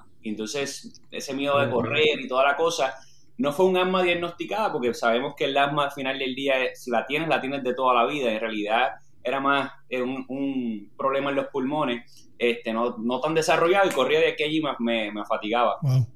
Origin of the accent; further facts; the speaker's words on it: Orocovis, Puerto Rico; also born or lived in Manatí; yo nací en Manatí, pero me crié, yo soy de Orocovi. Y todo empezó allá arriba en Orocovi.